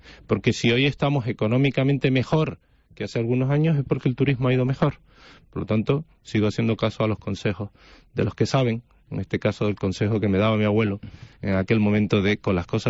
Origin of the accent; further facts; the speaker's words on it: Canary Islands, Spain; Nosotros, como canarios, cualquier canario, venga de donde venga, se puede quedar exento